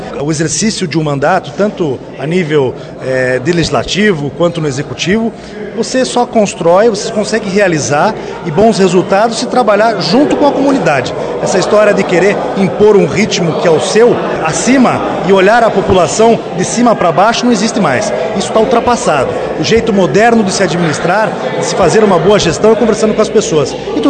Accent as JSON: {"language": "Portuguese", "town": "Curitiba", "region": "Paraná", "country": "Brazil", "tie": "born there", "said": "Eu nasci em Curitiba, mas é como se tivesse nascido aqui em Bandeirantes também"}